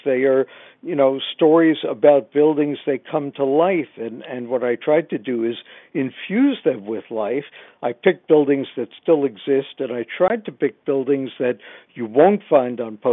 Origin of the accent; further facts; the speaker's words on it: Brooklyn, New York, United States; I grew up in Brooklyn, was editor of my high school paper, college paper, and went into journalism for two reasons.